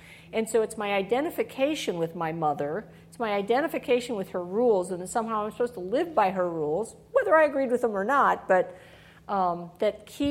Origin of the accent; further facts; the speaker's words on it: Illinois, United States; "Oh, that's easy. I grew up in Illinois."